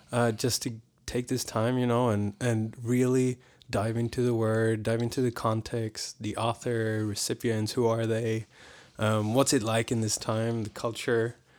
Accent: Sweden; now in Lakeside, United States; Yep. Grew up across the street from each other.

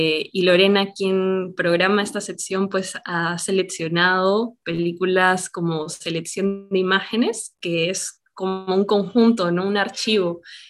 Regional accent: Peru; cómo nos identificamos también como peruanos, ¿no?

